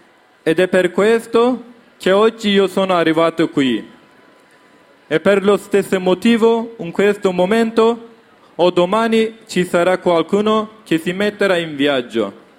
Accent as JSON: {"language": "Italian", "town": "Dersim", "region": "Tunceli Province", "country": "Turkey", "second_language": "Italian", "lives_now": "Italy", "said": "Io vengo dal Kurdistan, parte Turchia."}